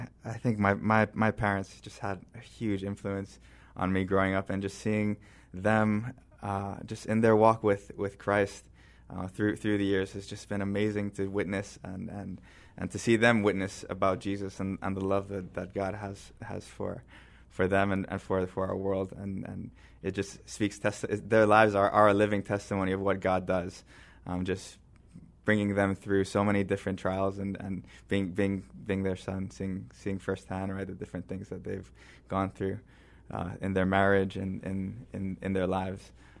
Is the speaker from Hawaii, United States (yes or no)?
yes; Kaneohe, Hawaii, United States; also born or lived in Honolulu; So I grew up in the valley of Kaneohe, and when I was around 13 years old, I moved to the city, to Aleva Heights, and I lived in Honolulu until I went out to college in the mainland in California.